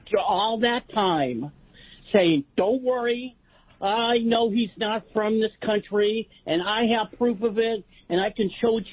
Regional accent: Minnesota, United States; and I'm from Minnesota

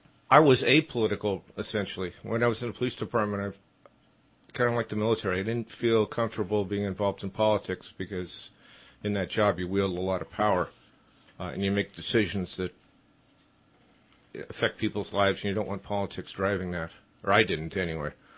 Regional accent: San Francisco, California, United States; and I come from San Francisco where strange and bizarre was first defined as far as politics go.

